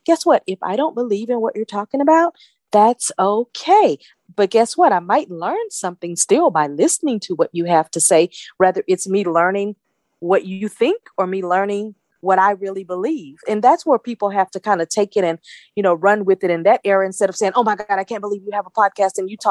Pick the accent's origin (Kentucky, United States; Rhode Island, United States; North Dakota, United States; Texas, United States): Texas, United States; I mean, I'm from Texas. We greet with a hug no matter who we meet.